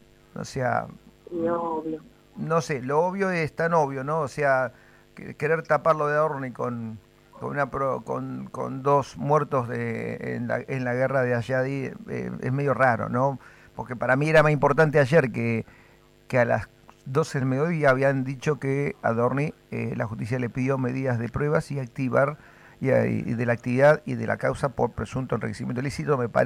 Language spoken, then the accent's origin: Spanish; Argentina; vos fíjate cómo somos los argentinos.